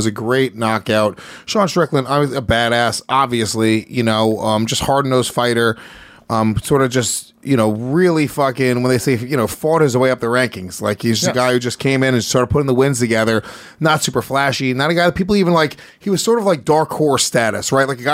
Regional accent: Brazil; As a martial artist growing up in Brazil, I would be shocked.

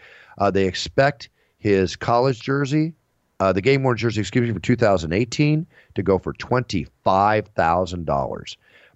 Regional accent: Texas, United States; And I grew up in Texas part of my life. We had tarantulas, black widow, all that stuff.

